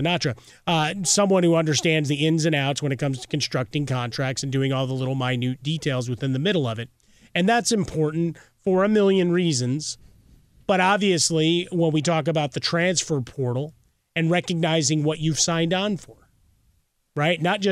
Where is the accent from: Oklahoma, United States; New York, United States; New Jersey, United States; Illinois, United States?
Illinois, United States; Chicago; Right, growing up in Chicago was, well, yeah.